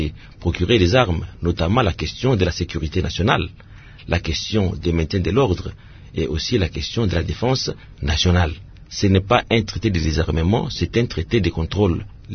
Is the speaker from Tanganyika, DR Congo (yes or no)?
yes; Kalemie, Tanganyika, DR Congo; Je viens de Kalemie où la vie est intenable.